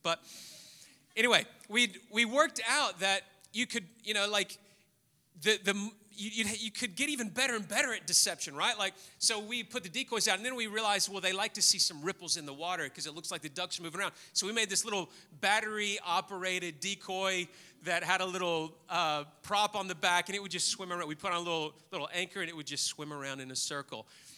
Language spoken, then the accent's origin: English; the South, United States; The racist culture that I grew up in the South